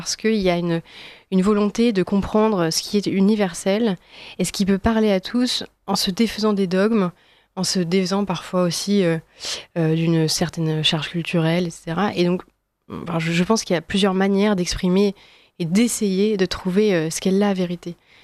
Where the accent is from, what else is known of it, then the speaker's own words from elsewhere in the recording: Brittany, France; parce que je suis bretonne